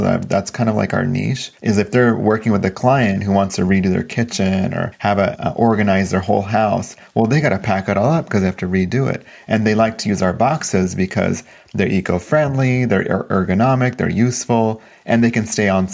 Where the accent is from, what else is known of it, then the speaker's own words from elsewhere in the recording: Sacramento, California, United States; my hometown in Sacramento, California, there is no company that does what we do.